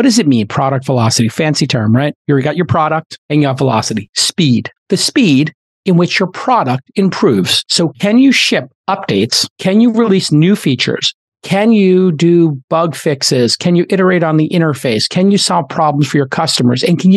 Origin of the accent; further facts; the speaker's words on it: Brooklyn, New York, United States; I grew up in Brooklyn, we did some bad things